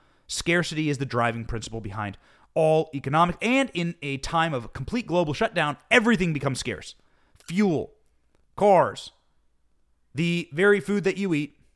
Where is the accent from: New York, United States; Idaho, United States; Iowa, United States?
Iowa, United States; The School of Political Hard Knocks growing up in Iowa made that very easy.